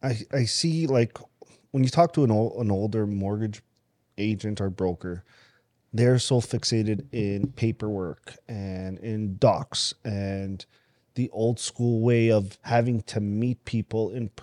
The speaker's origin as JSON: {"language": "English", "country": "Canada", "tie": "born there", "said": "I was born here in Canada."}